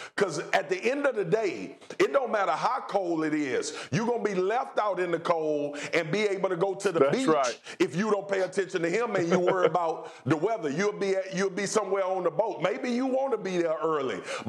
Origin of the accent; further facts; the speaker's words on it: Baton Rouge, Louisiana, United States; And I'm from Louisiana. I'm from Baton Rouge, Louisiana.